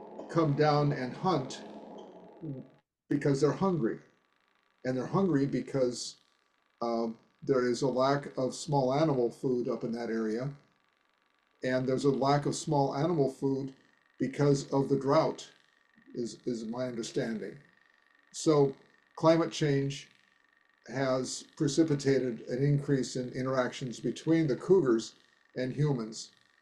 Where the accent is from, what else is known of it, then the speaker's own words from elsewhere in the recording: Washington, United States; So my answer is predicated on the understanding that I come from Central Washington State, where cougars were and have been a real issue.